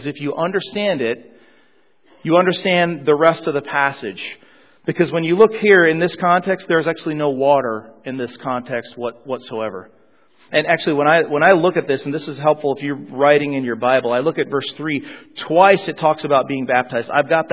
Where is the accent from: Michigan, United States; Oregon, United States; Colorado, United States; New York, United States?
Colorado, United States; I grew up in Colorado, and I grew up skiing in Colorado.